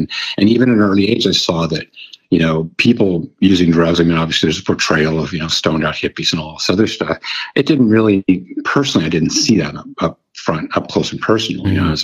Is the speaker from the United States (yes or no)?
yes; San Francisco, California, United States; although I go by the moniker of … It's kind of a pet name. born and raised in San Francisco in the late 50s, for lack of a better definer, and grew up in the city.